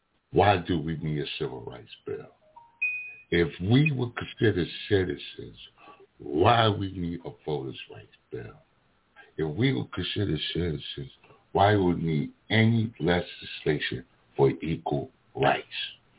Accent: Jersey City, New Jersey, United States; born there; I was born in Jersey City, New Jersey. I wasn't born in the western part of Nigeria. My ancestors were.

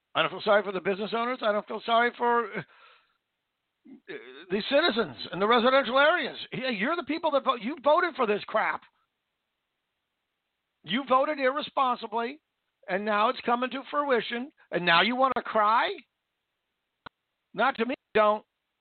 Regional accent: Vancouver, Washington, United States; Now, again, I grew up in Vancouver, Washington, and I'm right across the river from Portland, Oregon.

